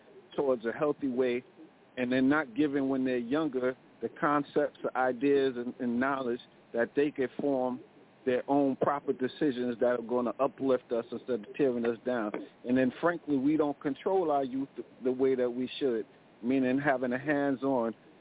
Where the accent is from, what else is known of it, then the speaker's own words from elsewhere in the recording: New York City, New York, United States; And all the African greetings are for us born and raised in New York City.